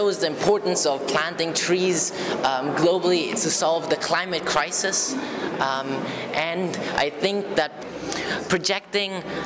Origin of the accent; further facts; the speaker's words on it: Germany; I'm from Germany.